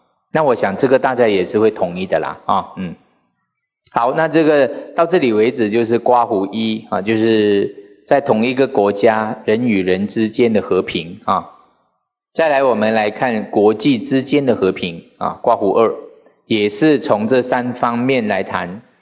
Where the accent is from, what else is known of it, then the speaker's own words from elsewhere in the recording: Sabah, Malaysia; moved away; also born or lived in Kuala Lumpur; 是沙巴、啊、我以前到吉隆坡去读书的时候呢，因为吉隆坡是另外一个岛屿嘛、啊、吉隆坡是我们的首都，很先进。